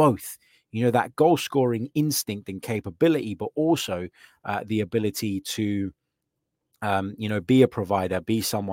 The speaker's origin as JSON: {"language": "English", "region": "London", "country": "United Kingdom", "tie": "born or raised there", "said": "growing up in North London, I know that North London's not the only place with Nando's in it"}